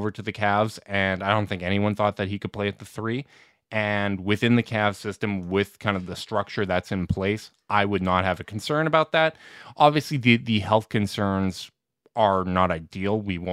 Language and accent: English; Winnipeg, Manitoba, Canada; there are some drawbacks of growing up in Winnipeg